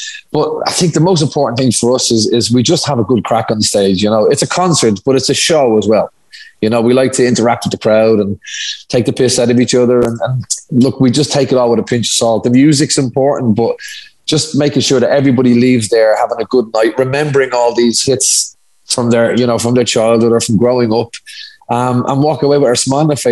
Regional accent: Dublin, Leinster, Ireland; we're both from Dublin.

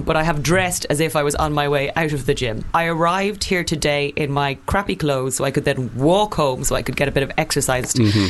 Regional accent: Ireland; Yes, I don't think you can help being Irish. I think it kind of sits in your blood.

